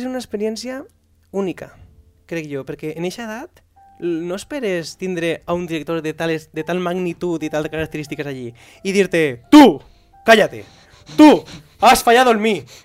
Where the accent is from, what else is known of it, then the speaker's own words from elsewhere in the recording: La Romana, Valencian Community, Spain; en el meu poble hi ha una companyia de teatre que es diu Tarafa, grup Tarafa, perquè en la Romana passa un riu subterrani que es diu Tarafa.